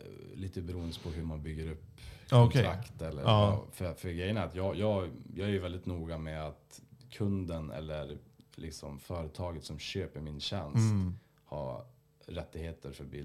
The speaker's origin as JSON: {"language": "Swedish", "town": "Svartby", "region": "Norrbotten County", "country": "Sweden", "tie": "born or raised there", "said": "för att jag är från Svartby och born and raised och"}